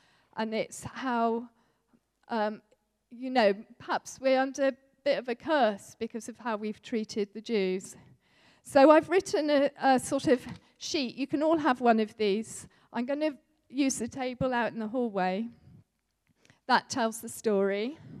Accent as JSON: {"language": "English", "country": "United Kingdom", "said": "But as British people, we're not so aware of our own part in the story and how important this is."}